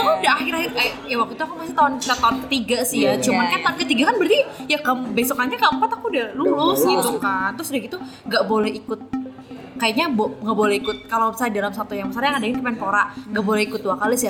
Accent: Tegal, Central Java, Indonesia; gue sebagai anak Tegal ya daerah gitu ya

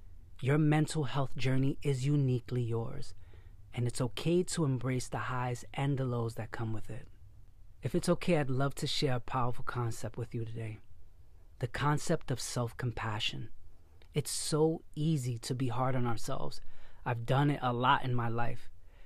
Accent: Brooklyn, New York, United States; Growing up in Brooklyn, I've seen the craziest things in that era.

